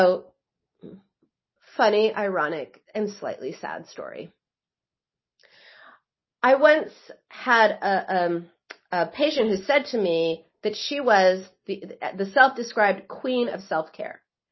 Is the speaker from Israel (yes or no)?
yes; Israel; now in Los Angeles, United States; We come from Israel, and there's a it's fat phobic. Yeah, I live